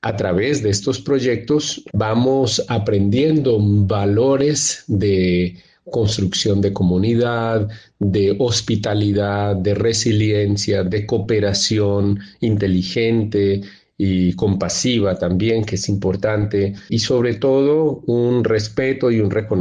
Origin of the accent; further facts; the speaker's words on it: Colombia; Como colombiano, he tenido una experiencia muy interesante